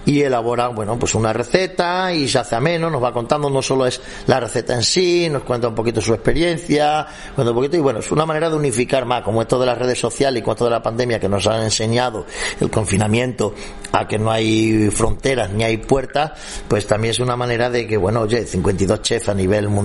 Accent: Extremadura, Spain; yo he querido dar valor no solo a mi tierra, a Extremadura, sino también a España

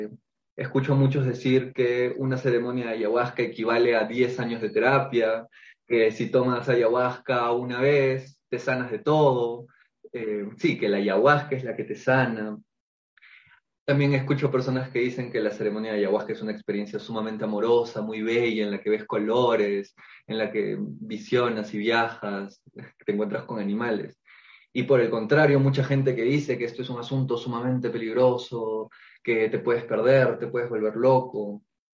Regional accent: Peru; Yo soy peruano y he tenido la gran oportunidad de vivir muy, muy de cerca con la comunidad nativa Shipibo

